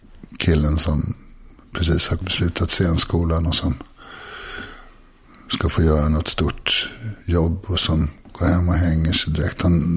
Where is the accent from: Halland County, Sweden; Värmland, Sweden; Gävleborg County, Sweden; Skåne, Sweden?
Värmland, Sweden; Karlstad; jag kom ju från Karlstad då i tonåren.